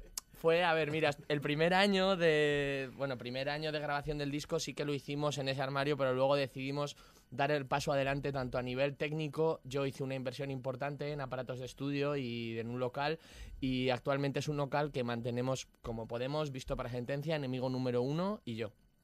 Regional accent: Zaragoza, Aragon, Spain; now in Madrid, Spain; yo soy de Zaragoza, ellos dos son de Brunete. Y aquí en Madrid

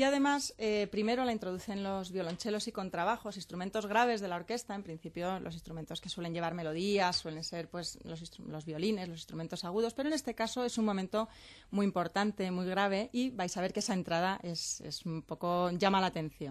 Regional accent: Spain; nosotros, que somos españoles y no entendemos alemán

